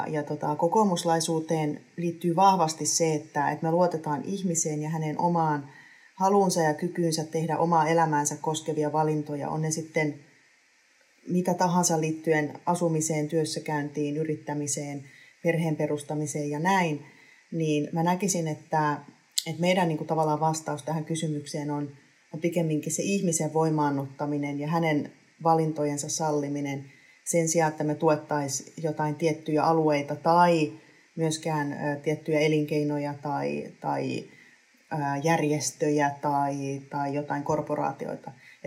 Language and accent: Finnish; Helsinki, Uusimaa, Finland; born there; also born or lived in Bonn / Copenhagen / London; mähän olen syntynyt Helsingissä ja itse asiassa Espoota lukuun ottamatta koko ikäni asunut eri pääkaupungeissa. Et mä oon asunut aikoinaan Bonnissa, kun se oli Saksan pääkaupunki, ja sitten mä oon asunut Kööpenhaminassa ja sitten mä oon asunut myös Lontoossa.